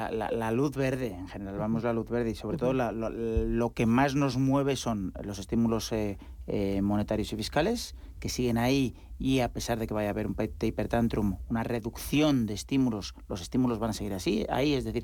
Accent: Galicia, Spain; y ya sabes que yo soy gallego

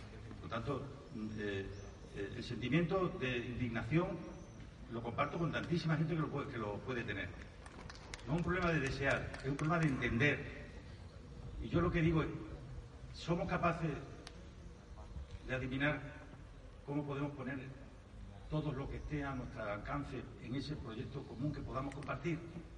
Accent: Spain; yo lo pasé muy mal en aquel momento, como tantos españoles y tantas españolas.

